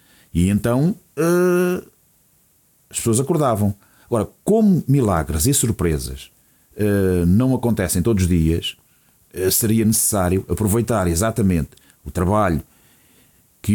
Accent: Portugal; A nossa primeira reação como povo, como portugueses, e não são eles, somos nós todos

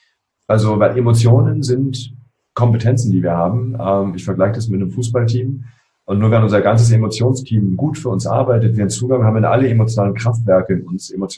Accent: Berlin, Germany; born or raised there

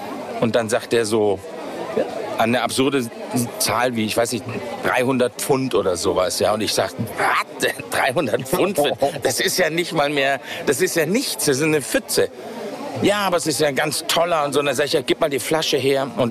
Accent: Munich, Bavaria, Germany; born there; Ja, tatsächlich habe ich schottisch-irische Verwandtschaft und schottisch-irisches Blut. Und bin ein gebürtiger Münchner

